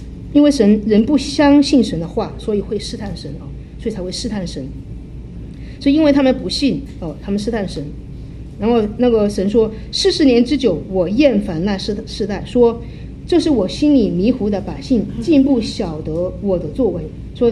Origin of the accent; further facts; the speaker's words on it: China; 我觉得作为我们中国人就是我们可能比较含蓄，表达比较含蓄